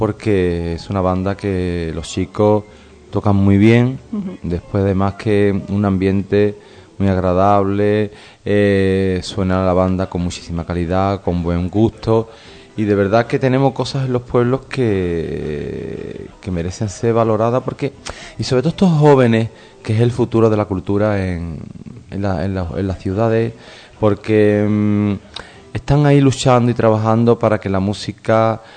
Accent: Ayamonte, Andalusia, Spain; Yo soy de Ayamonte, Huelva, y frontera con Portugal.

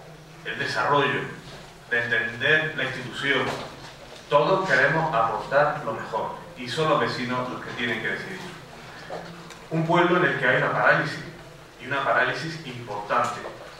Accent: Priego, Spain; Para mí, después de esta votación, poder ser alcalde de Priego, de mi pueblo, es un honor y es una gran responsabilidad.

